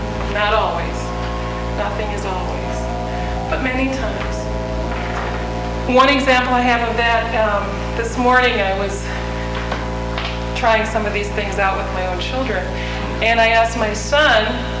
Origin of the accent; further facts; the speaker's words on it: Mankato, Minnesota, United States; I'm from Mankato, Minnesota.